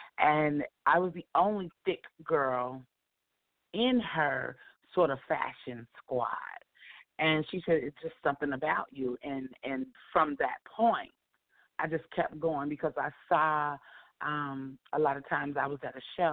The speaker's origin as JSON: {"language": "English", "town": "Cincinnati", "region": "Ohio", "country": "United States", "tie": "born or raised there", "also_born_or_lived": "Athens, Georgia", "said": "No, in Athens, Georgia, and then Cincinnati, Ohio."}